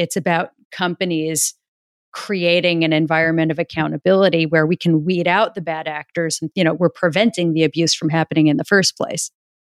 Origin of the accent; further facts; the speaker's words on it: New York City, New York, United States; You know, I grew up in New York City.